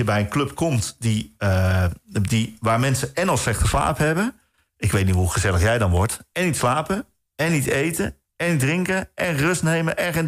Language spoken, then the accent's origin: Dutch; Netherlands; maar ik denk dat wij als Nederlanders best bereid zijn om met elkaar te praten.